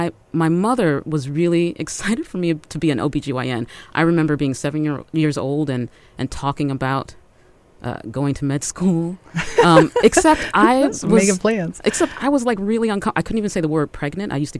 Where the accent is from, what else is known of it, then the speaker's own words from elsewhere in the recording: Columbus, Ohio, United States; Yeah, I grew up in Columbus, Ohio.